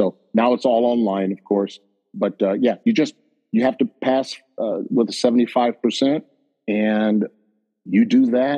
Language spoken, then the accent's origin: English; South Bend, Indiana, United States; also born or lived in Elkhart; Well, I was born in Elkhart. Moved in South Bend since the age of four.